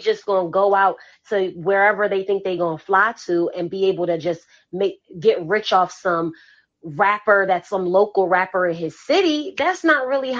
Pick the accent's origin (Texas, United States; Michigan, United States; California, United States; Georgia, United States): Georgia, United States; Atlanta; like, I grew up in Atlanta, and everybody know Atlanta